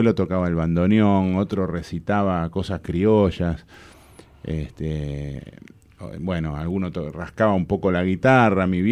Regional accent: Lanús, Buenos Aires Province, Argentina; born there; Nací en Lanús.

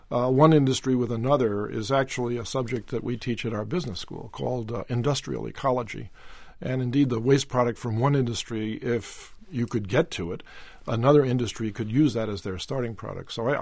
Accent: Louisiana, United States; born there; I was born in Louisiana, and we've certainly suffered down there greatly over the last year.

